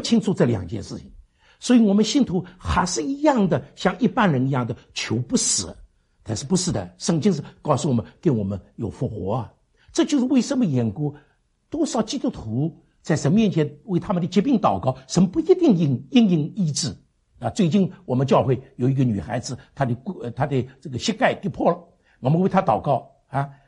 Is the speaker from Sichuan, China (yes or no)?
no; Shanghai, China; 我常常讲，这个我们上海人最迷信了